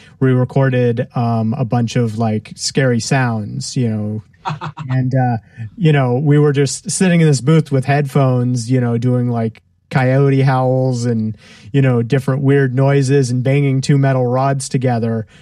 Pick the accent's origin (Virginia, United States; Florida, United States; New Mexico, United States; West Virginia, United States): Florida, United States; Clearwater; Near Tampa, in a city called Clearwater.